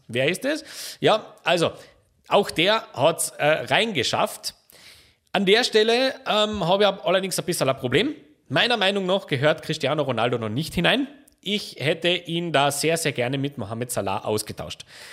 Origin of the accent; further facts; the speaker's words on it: Austria; da können wir als Österreicher schon ein bisschen stolz sein